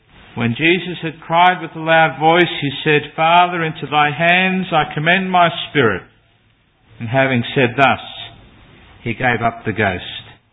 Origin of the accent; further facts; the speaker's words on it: Sydney, New South Wales, Australia; You know, I grew up in Sydney, as just about all of you know, I suppose.